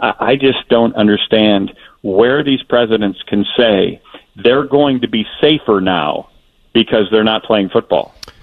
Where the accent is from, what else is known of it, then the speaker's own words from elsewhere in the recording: Wisconsin, United States; born there; I was born in Wisconsin.